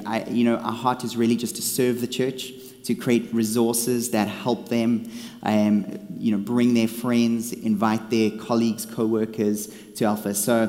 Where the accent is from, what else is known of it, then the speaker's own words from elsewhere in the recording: South Africa; moved away as an adult; now in Canada; I come from South Africa. That's why I have a funny accent. And no, I'm not Australian